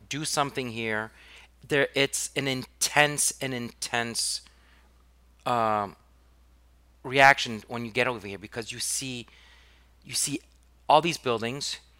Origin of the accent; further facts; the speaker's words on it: New York City, New York, United States; So I grew up on the Upper East Side, and you always think of Upper East Side as hot. I went to a private school. I went to a French school.